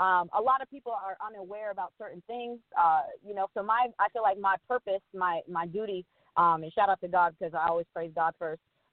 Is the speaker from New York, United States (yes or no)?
yes; Queens, New York, United States; now in Orlando, United States; I am, of course, in the USA as well. And I reside. Well, let me put it this way. I'm from Queens, New York, but I reside in Orlando, Florida, currently.